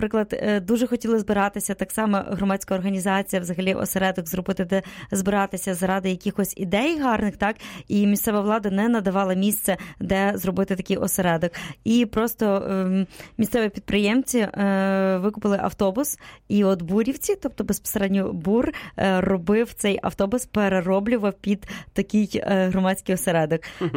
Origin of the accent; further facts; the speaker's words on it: Zhytomyr Oblast, Ukraine; в моїй рідній області, в Житомирській області, в Малині